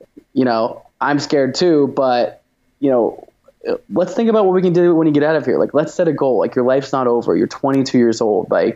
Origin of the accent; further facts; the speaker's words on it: Portland, Oregon, United States; I grew up in Portland, Oregon.